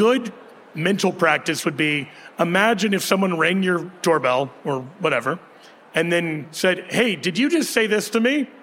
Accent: Kansas City, United States; Talk football with me after this. I'm from Kansas City. I'll be insufferable.

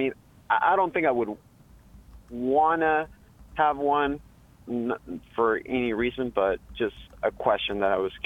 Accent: Carrollton, Georgia, United States; I'm from originally from Carrollton, Georgia

